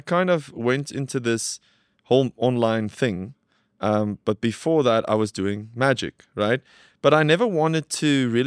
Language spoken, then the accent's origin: English; Free State, South Africa; now in Pretoria, South Africa; Yeah, I'm originally from the Free State in a small town. I stay Waterkloof site now in Pretoria, yeah.